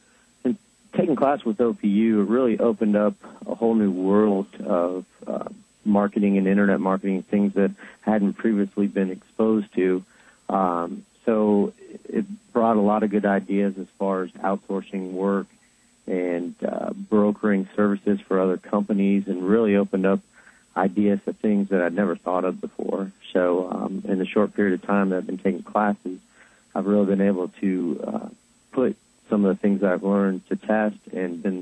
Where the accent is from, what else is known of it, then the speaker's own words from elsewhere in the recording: Sarasota, Florida, United States; I'm from Sarasota, Florida.